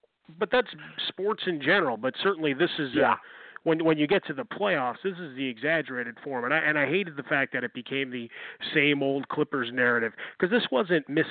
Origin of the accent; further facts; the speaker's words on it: Chicago, Illinois, United States; growing up in Chicago, Bulls fan